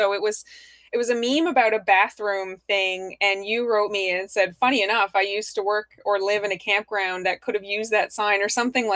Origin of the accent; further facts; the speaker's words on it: Newfoundland and Labrador, Canada; now in Truro, Canada; I'm an entrepreneur here in Nova Scotia, in Truro. I'm originally from Newfoundland, and I've been here for, it'll be 10 years this year, actually.